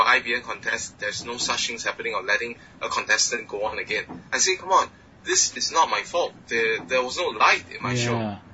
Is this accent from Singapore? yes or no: yes; Singapore; now in San Diego, United States; I came all the way from Singapore, now I'm in San Diego